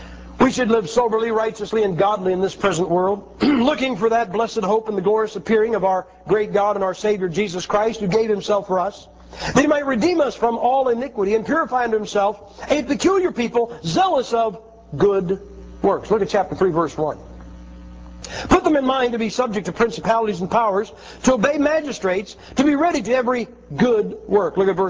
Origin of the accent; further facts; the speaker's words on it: Ohio, United States; You guys know I'm from Ohio.